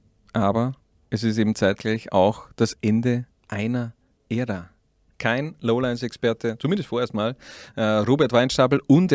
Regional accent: Styria, Austria; das ist meine Heimat. Das ist die Steiermark.

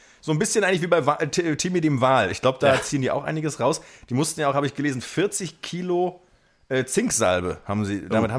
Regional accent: Mecklenburg-Vorpommern, Germany; der mir als Mecklenburger natürlich

